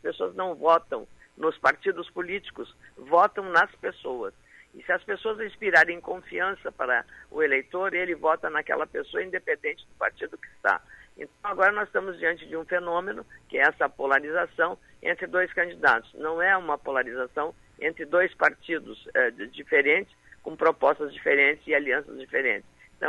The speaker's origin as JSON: {"language": "Portuguese", "town": "Lagoa Vermelha", "region": "Rio Grande do Sul", "country": "Brazil", "said": "o prefeito de Lagoa Vermelha, da minha terra, com o coração generoso que foi pela gratidão do que eu fiz pela minha terra"}